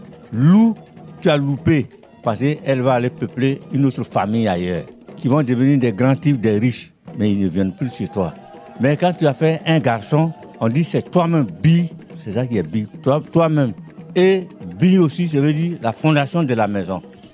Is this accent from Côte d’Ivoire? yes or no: yes; Bouaflé, Sassandra-Marahoué, Côte d’Ivoire; Bon, dans l'ancien temps, il n'y avait pas de cacao café. Nous sommes riverains du fleuve Banama.